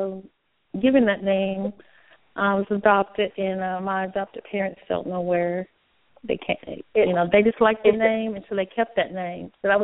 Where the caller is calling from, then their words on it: North Carolina, United States; I'm calling from North Carolina and my birthday is September 10th, 1964.